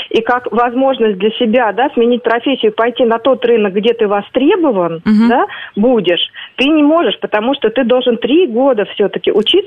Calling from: Moscow, Russia; я из Москвы звоню по поводу фармацевтов.

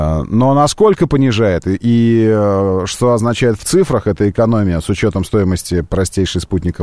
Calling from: Moscow, Russia; Я из Москвы звоню, да.

